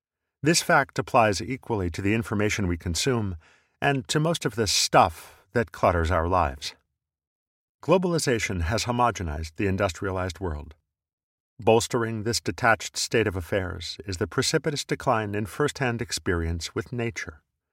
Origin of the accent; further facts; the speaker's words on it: Vancouver, British Columbia, Canada; also born or lived in Toronto / New York City / Salt Lake City / San Francisco Bay Area; now in Denver, United States; After growing up in Vancouver, I spent 7 years in Toronto, followed by 6 years in and around New York City, 8 years in Salt Lake City, and another 8 years in the San Francisco Bay Area, before finally moving to Denver early in 2013.